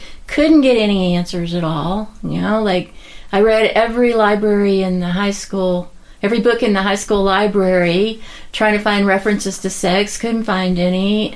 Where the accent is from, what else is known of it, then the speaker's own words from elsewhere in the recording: Amarillo, Texas, United States; also born or lived in Austin, Texas; found myself in all kinds of scenarios in Austin, Texas in the 70s. It was an idyllic place after growing up near Amarillo, Texas